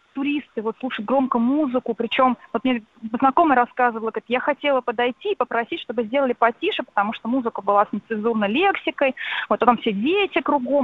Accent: Moscow, Russia; Я сама москвичка

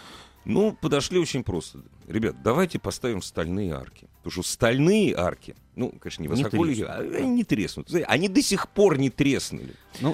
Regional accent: Moscow, Russia; И мы тоже, москвичи, вместе с ними встаем

